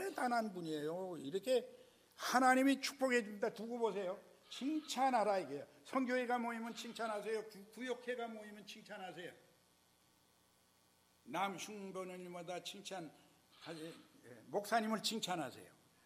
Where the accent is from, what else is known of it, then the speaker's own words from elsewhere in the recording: South Korea; 여기 한국 사람이지만 다 나도 한국 사람